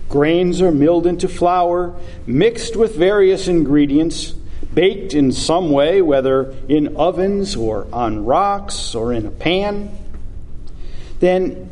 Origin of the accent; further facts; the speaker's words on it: Hartford, Connecticut, United States; I grew up in the Hartford, Connecticut area, and just the other side of the street from the church I grew up in was a Bond bakery.